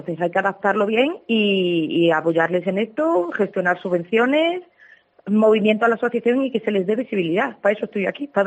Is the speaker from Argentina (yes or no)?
no; Badajoz, Extremadura, Spain; en Badajoz, porque yo soy de Badajoz y coincidí en el instituto cuando yo tenía pues, 16 años en bachillerato